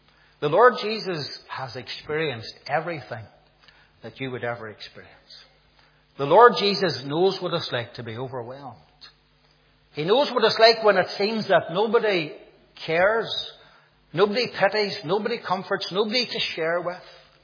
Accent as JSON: {"language": "English", "region": "Northern Ireland", "country": "United Kingdom", "said": "We have a wee saying, I'm from Coke, and during the Troubles, our motto was shoot first and ask questions later."}